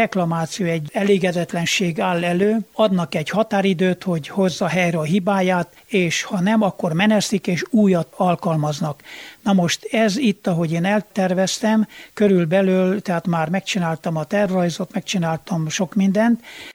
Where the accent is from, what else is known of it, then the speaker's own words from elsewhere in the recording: Gurghiu, Mureș County, Romania; Görgényben, az én szülőfalumban ütötte fel a tanyáját